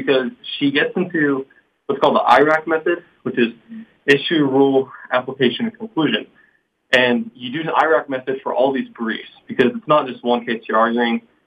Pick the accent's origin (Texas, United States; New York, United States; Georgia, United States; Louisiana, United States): Texas, United States; Port Neches; So I'm from Port Neches, Texas, and I kind of knew that I was going to go to Lamar University.